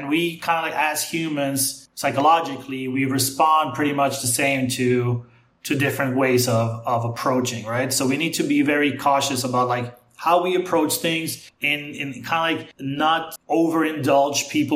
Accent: Argentina; first language Spanish; English is a second language; also born or lived in Northern Europe; Because I am Argentinian by birth. My family's Argentinian. Spanish is my first language. But I grew up outside of Argentina, right? So I spend, you know, my childhood between Argentina and Northern Europe.

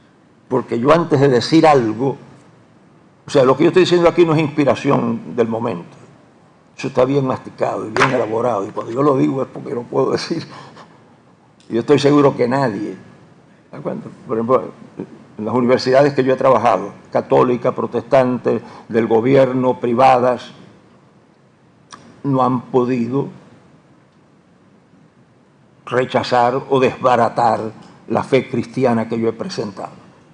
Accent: Puerto Rico; ¿Dejo de ser puertorriqueño para seguir siendo cristiano o dejo de ser cristiano para seguir siendo puertorriqueño?

